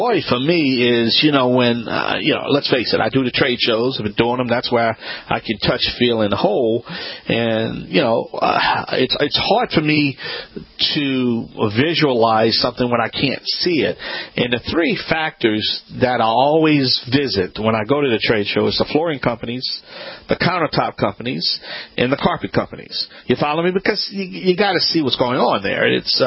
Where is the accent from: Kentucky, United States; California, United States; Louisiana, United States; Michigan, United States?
Louisiana, United States